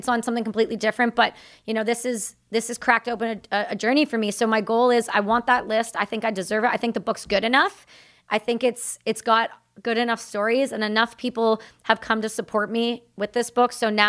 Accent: Canada; because I'm Canadian.

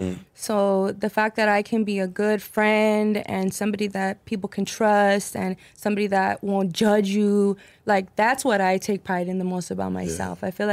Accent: El Paso, Texas, United States; El Paso, Texas, baby.

